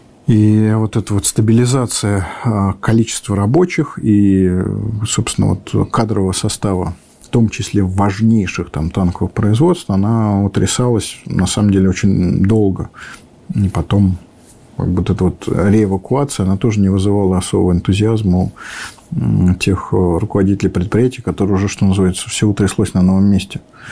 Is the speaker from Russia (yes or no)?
no; Tashkent, Uzbekistan; то же самое с 84-м заводом в моем родном городе Ташкенте